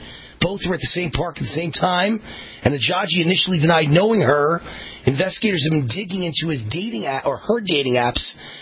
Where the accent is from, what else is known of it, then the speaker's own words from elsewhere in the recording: Mount Vernon, New York, United States; born there; in Mount Vernon Hospital, Mount Vernon, New York.